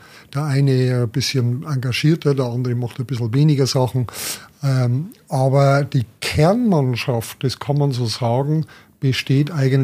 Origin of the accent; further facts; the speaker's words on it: Bavaria, Germany; Ja, also ich war ja schon immer ein Fan meiner Heimat und der Volker liebt es jetzt inzwischen auch und hat auch diese ganz versteckten Orte auch gesehen, zum Beispiel diesen Altmugler Wasserfall in der Nähe von Neualpenreuth.